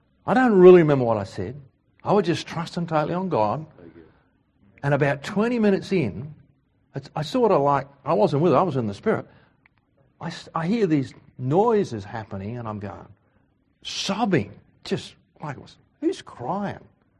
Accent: Australia; See, I'm Aussie, sorry, I don't know anything about BRA and all that stuff.

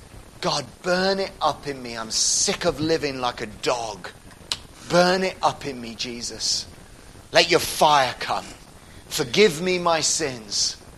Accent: Oxford, South East England, United Kingdom; Great English martyrs of the 1500s in my hometown of Oxford.

